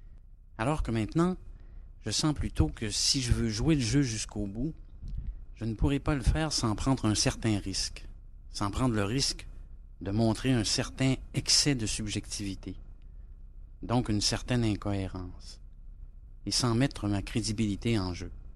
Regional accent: Quebec, Canada; born there; Moi, je suis né au Québec au milieu du siècle dernier, juste après la Deuxième Guerre, dans un petit village situé sur la rive nord du Saint-Laurent, à peu près à mi-chemin entre le village de Tadoussac, qui est à l'embouchure du Saguenay, et Baie-Comeau

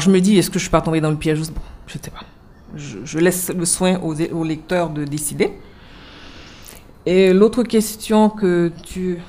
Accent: Haiti; J'ai dit oui, je suis haïtienne.

